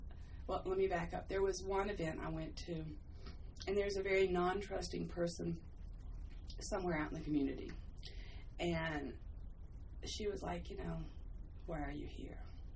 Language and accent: English; Hickory, North Carolina, United States; Because I was raised in Hickory.